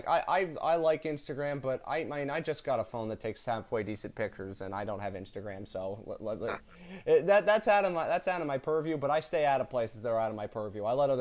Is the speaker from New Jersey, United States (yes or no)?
yes; New Jersey, United States; I'm from New Jersey and inherently cynical because we are all born. We are all born by saying in New Jersey, geez, could have been worse.